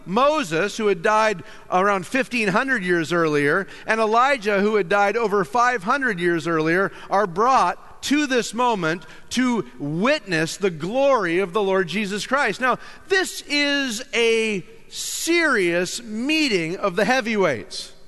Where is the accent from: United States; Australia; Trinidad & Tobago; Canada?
Canada; I'm from Canada, and I just got to do this every chance I get.